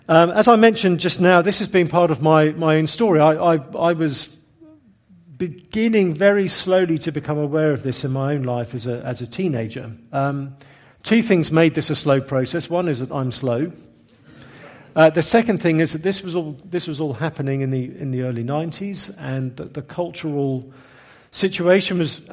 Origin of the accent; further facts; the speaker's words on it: England, United Kingdom; We're English, so it was in a very unexpressive kind of way, as you would imagine.